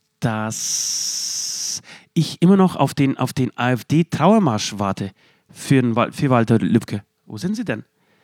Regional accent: Saxony, Germany; moved away; Görlitz liegt sehr nah an meiner alten Heimat, an der polnischen Grenze.

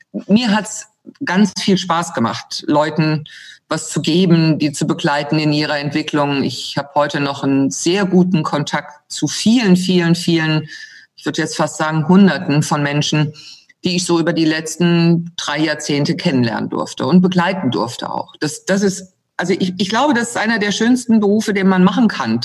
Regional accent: Rhineland-Palatinate, Germany; Ich bin geboren im Westerwald, sehr beschaulich. Bin dort aufgewachsen. Mit 18 bin ich von zu Hause raus.

